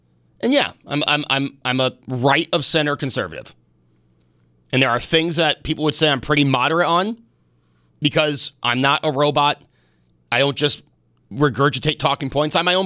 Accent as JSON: {"language": "English", "country": "United States", "said": "I will always say I'm an American first. I love this country."}